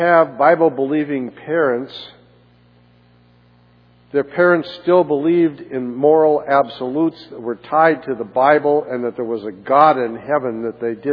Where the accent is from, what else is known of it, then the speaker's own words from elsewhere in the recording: North Dakota, United States; When I was a young man and grew up in my hometown in North Dakota, there were very few people that got divorced.